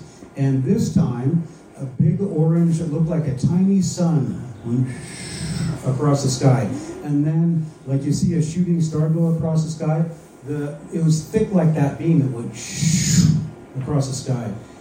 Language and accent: English; Sequim, Washington, United States; And I grew up in Squim, Washington. I don't know if you know anything about Squim, but we had cows.